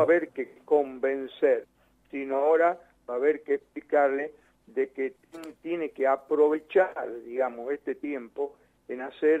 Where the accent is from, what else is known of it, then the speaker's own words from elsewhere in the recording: Tucumán, Argentina; yo soy de Tucumán, estoy emplazado en el noroeste argentino